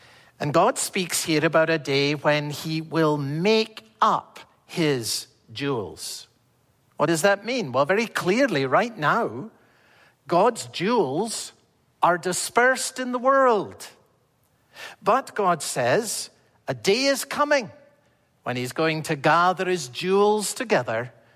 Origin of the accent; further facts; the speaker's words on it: Scotland, United Kingdom; Do you know, as a boy growing up in Scotland, I remember singing in church a song that I haven't heard for years.